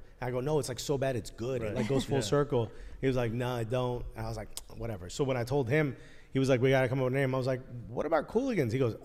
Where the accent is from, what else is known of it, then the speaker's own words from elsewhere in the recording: Newark, New Jersey, United States; I'm born and raised in Newark.